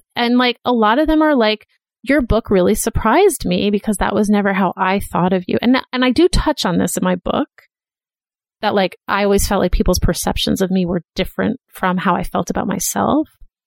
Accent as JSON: {"language": "English", "town": "Boston", "region": "Massachusetts", "country": "United States", "said": "I went to college in Philadelphia, and I'm from Boston."}